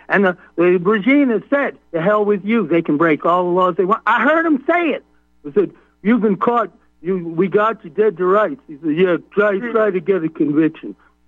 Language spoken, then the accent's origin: English; Texas, United States; We're from Texas. We know where that county is, just south of Harris County.